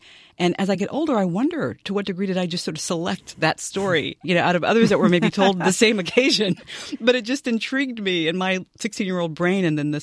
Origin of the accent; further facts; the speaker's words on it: Nashville, Tennessee, United States; I grew up in Nashville, Tennessee. And, you know, my parents were my father is an immigrant from Trinidad.